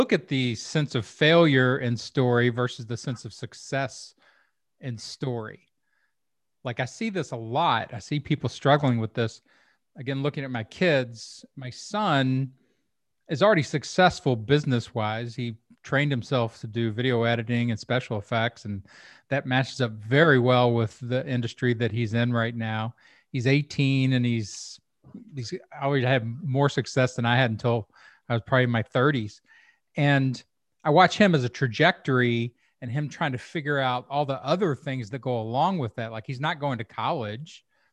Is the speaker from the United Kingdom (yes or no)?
no; Louisville, Kentucky, United States; born there; I was born in Louisville. my father was actually born on tobacco farm in Western Kentucky.